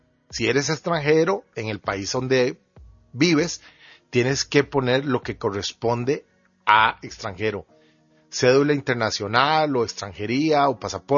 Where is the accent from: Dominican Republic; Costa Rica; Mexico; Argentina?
Costa Rica; En mi país son 7 provincias. Entonces tengo que buscar la que me corresponde.